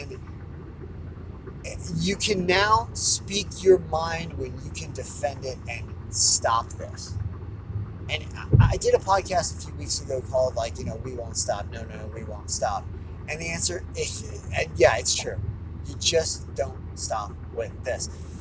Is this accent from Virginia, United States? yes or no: yes; Virginia, United States; From the start of the Manafort trial in Virginia, my hometown